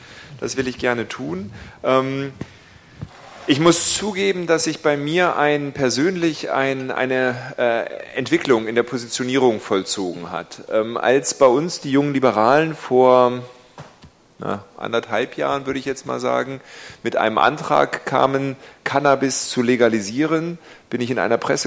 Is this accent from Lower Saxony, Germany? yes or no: yes; Garbsen, Lower Saxony, Germany; now in Neustadt am Rübenberge, Germany; Ich komme aus Garbsen. Ist mein Wahlkreis, sorry. Ich wohne in Neustadt. Gefühlt bin ich immer noch Garbsener, weil da bin ich groß geworden. Aber ich bin ein Dorf weitergezogen, das ist Neustadt am Rübenberge.